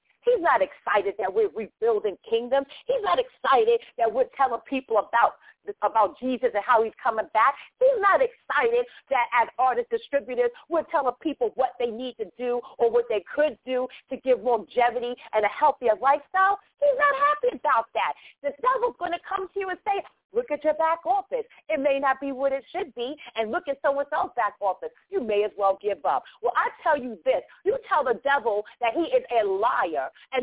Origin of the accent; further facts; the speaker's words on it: Queens, New York, United States; I'm from Queens, New York, and I know if I cross over that Verrazano Bridge and go on the Belt Parkway and enter into Queens and see it in ruins